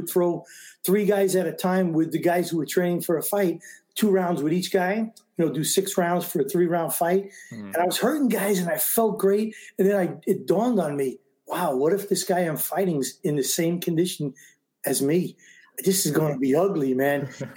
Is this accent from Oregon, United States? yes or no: no; Brooklyn, New York, United States; I grew up in New York and Brooklyn, in the Coney Island section of Brooklyn, and a great neighborhood to grow up in.